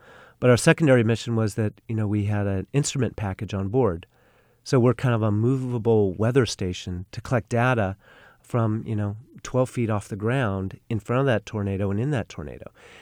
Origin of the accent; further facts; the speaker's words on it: Los Angeles, California, United States; now in Sonoma, United States; I grew up in Los Angeles, and we've just, my family and I have recently moved to Sonoma.